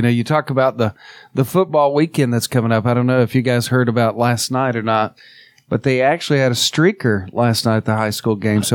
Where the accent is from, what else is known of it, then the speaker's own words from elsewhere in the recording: Greenbrier, Arkansas, United States; Yeah, I grew up in Greenbrier and Arkansas, just for those of you that don't know, just north of Pickles Gap.